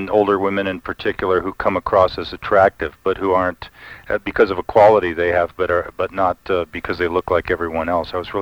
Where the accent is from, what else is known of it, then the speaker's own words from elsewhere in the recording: New Mexico, United States; also born or lived in Long Island / Michigan; I was born on Long Island, but I was raised in Michigan and mostly in New Mexico.